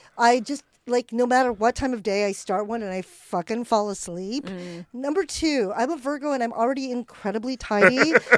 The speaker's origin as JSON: {"language": "English", "country": "Philippines", "said": "maybe I just have a reaction to Japanese colonizers because I'm Filipino."}